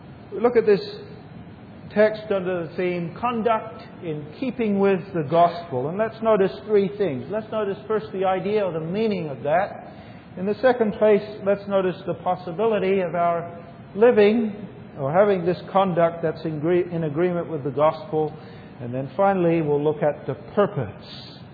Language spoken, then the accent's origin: English; Australia; now in United States; if I, as an Australian, would become naturalized, become a United States citizen